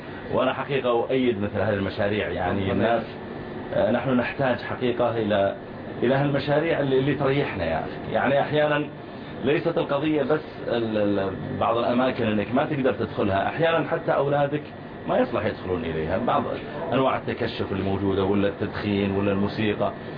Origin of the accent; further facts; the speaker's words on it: Saudi Arabia; أو إذا ضوابط شرعية قوية في قسم العوائل مثلا عندنا في السعودية